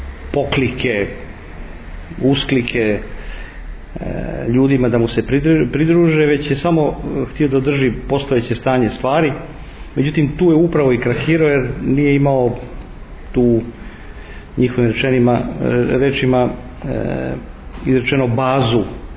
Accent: Belgrade, Serbia; ja sam odrastao u Beogradu

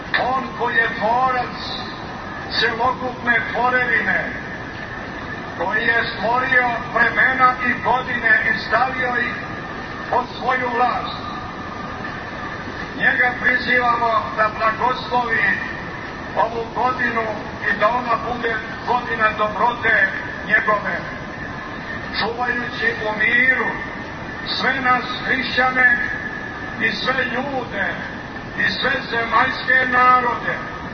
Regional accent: Montenegro; born there; Mi smo ovdje u Crnoj Gori rođeni. Upravo sam došao iz Bara

